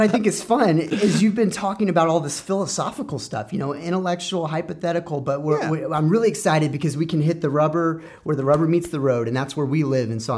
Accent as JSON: {"language": "English", "region": "Texas", "country": "United States", "tie": "born or raised there", "said": "So I'm back in the small town where I grew up in Texas, and I have my wife, and we're pregnant with our fourth daughter now."}